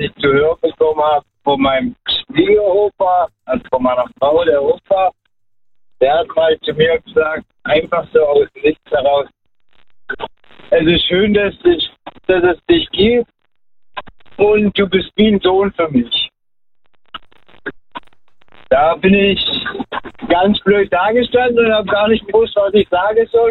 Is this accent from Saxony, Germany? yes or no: yes; Chemnitz, Saxony, Germany; Aus Chemnitz.